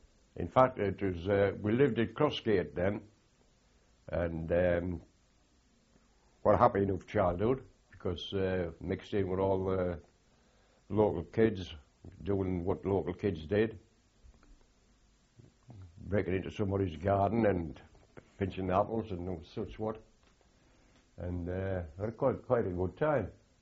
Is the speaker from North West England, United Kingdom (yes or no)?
no; Durham, North East England, United Kingdom; born there; And I was born in Clearpath, in Durham City.